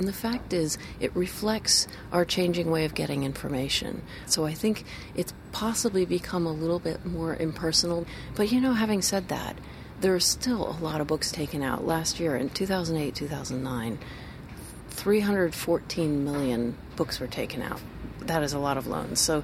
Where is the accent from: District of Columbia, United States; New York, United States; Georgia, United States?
District of Columbia, United States; Washington; These are American books. I grew up in Washington, D.C., and they were about these animals in a farmyard who all could talk and do things.